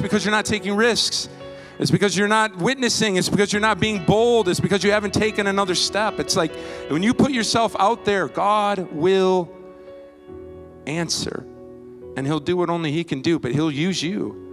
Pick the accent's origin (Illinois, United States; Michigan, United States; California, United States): Michigan, United States; Kalamazoo; I mentioned I'm from Kalamazoo, and I was there on staff for 19 years.